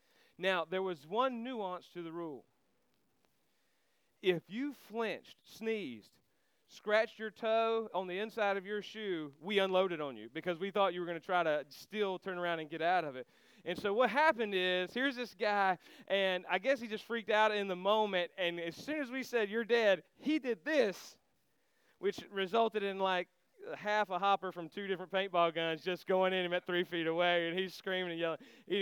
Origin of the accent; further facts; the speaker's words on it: Warrenton, United States; I grew up in Warrenton, and Warrenton is very rural